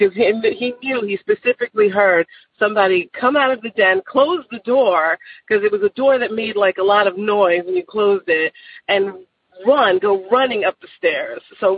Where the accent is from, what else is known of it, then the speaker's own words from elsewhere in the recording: New York, United States; Like I said, that happened to me growing up in Long Island, New York.